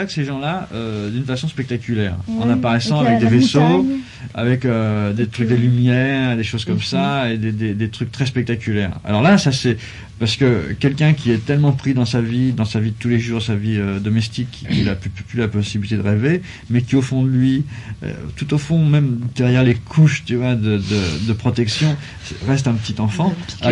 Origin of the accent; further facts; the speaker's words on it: France; j'utilise la langue française et j'ai une culture française, je suis français.